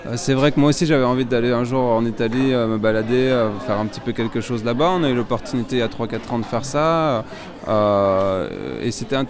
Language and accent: French; France; Moi, je suis français d'origine italienne.